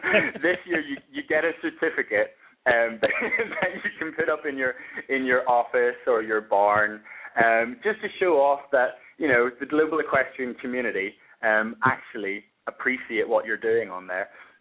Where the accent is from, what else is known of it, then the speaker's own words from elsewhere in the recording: Ireland; I'm Irish myself.